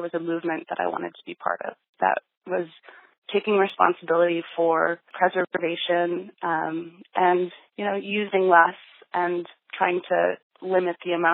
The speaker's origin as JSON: {"language": "English", "region": "Rhode Island", "country": "United States", "tie": "born or raised there", "also_born_or_lived": "Boulder", "said": "Well, you know, I grew up in Rhode Island and always had a garden."}